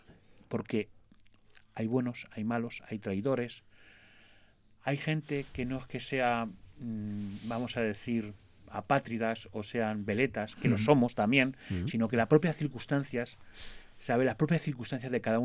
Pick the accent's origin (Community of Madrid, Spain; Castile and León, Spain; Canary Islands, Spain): Community of Madrid, Spain; Torrejón de la Calzada; now in Huerta de Valdecarábanos, Spain; yo soy de Torrejón de la Calzada, pero ahora me he mudado a un pueblo de Toledo, que se llama Huerta de Valdecaravanos.